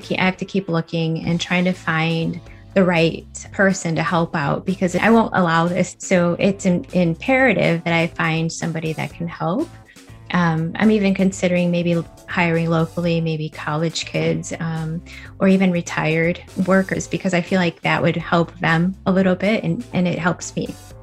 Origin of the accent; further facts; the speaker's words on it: West Chicago, Illinois, United States; I'm from West Chicago, Illinois.